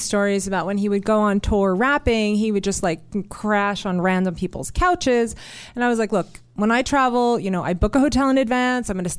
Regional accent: New York, United States; And, you know, I grew up in New York and I had actually just had gotten back from Europe

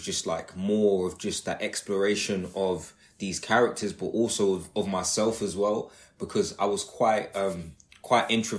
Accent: London, United Kingdom; now in Bristol, United Kingdom; where I grew up in London, it's just going through a mad, like, gentrifying project at the moment. So everything that I knew in London has been changed.

